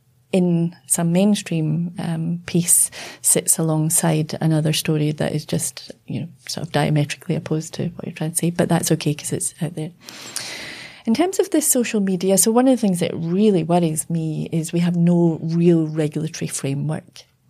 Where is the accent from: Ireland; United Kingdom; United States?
United Kingdom; growing up in Britain, you know, in the 70s, early 80s.